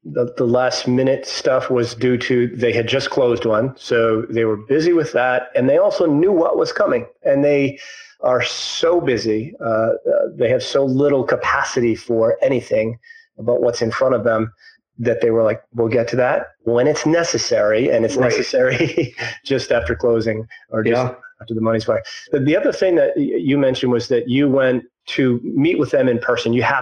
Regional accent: Maine, United States; I grew up in Maine.

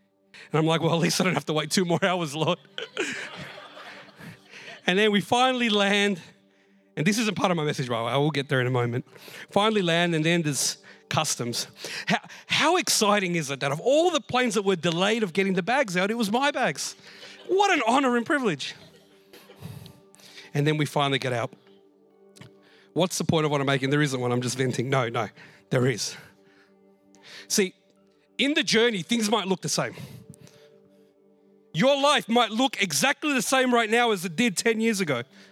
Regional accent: Australia; I know I'm Latin American, but I'm more of an Aussie. I've grown up here, right?

